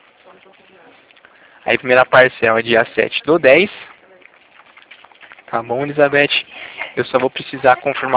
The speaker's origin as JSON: {"language": "Portuguese", "town": "Itatiba", "region": "São Paulo", "country": "Brazil", "said": "Eu sou de Itatiba, interior de São Paulo."}